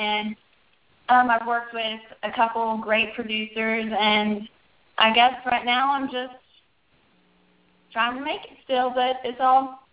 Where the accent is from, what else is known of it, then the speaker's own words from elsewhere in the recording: West Virginia, United States; I'm from West Virginia, but I kind of travel between the two